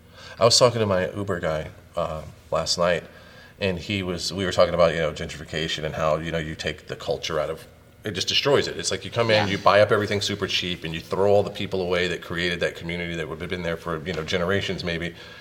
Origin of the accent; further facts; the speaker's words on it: the South, United States; because I'm from the South, and we all know about the South and the trailer parks